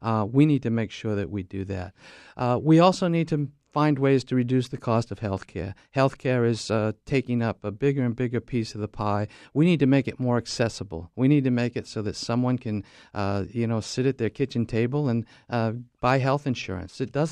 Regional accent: Wells, Maine, United States; also born or lived in Biddeford / Sanford; Yeah, I was born in Biddeford. I grew up in Wells and raised my family in Sanford.

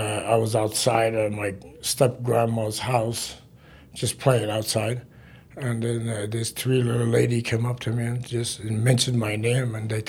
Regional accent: Afghanistan; It was comfortable, very good, because I was in a military family.

